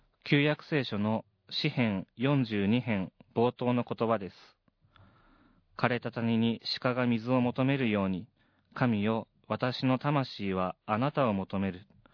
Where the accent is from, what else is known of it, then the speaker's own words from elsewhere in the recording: Kobe, Hyogo, Japan; moved away as an adult; 当時私の実家は神戸市北区の鈴蘭台というところにありましたが、大学は京都府にある大学に進み、京都内で一人暮らしを始めました。